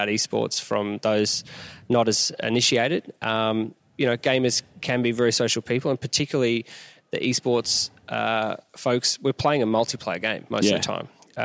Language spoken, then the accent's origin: English; Brisbane, Queensland, Australia; if I move to Sydney, I was from Brisbane at the time